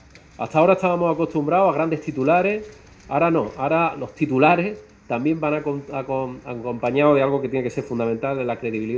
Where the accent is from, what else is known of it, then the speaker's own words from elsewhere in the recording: Málaga, Andalusia, Spain; como malagueño y conocedor del déficit hídrico que tenemos en nuestra provincia y en el resto de Andalucía